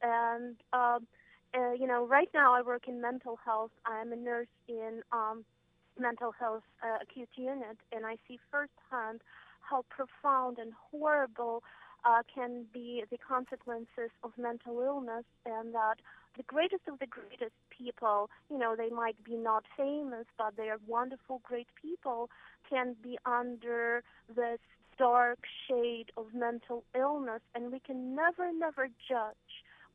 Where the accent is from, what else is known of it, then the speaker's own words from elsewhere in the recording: Ukraine; English is a second language; moved away; I'm originally from Ukraine. I came here 15 years ago. But back in Ukraine, when I was a teenager